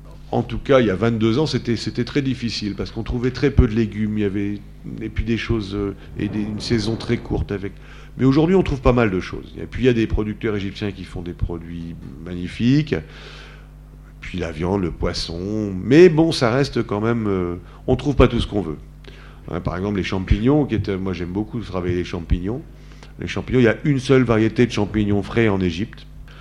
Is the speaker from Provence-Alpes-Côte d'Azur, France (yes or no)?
no; Brittany, France; Alors je parle de spécialité bretonne parce que je suis breton, mais parce que c'est des souvenirs d'enfance.